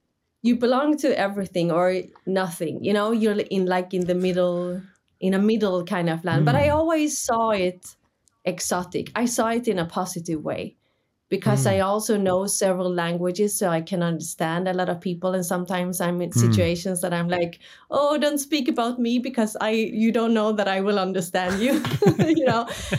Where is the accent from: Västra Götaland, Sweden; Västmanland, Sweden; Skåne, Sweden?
Skåne, Sweden; Malmö; English is a second language; I was born in Malmö, south of Sweden. And my mother is from Greece, my father from Hungary.